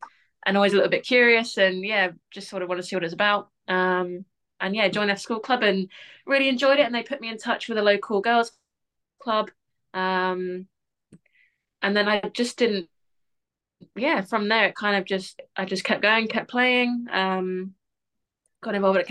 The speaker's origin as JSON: {"language": "English", "town": "Barcelona", "region": "Catalonia", "country": "Spain", "tie": "born or raised there", "said": "Yeah, I grew up in Barcelona."}